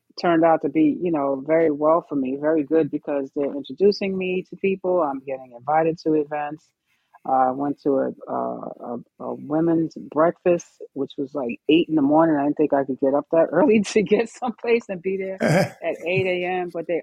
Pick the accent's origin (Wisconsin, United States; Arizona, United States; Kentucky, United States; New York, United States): New York, United States; Brooklyn; I'm from Brooklyn, baby. I'm from Brooklyn.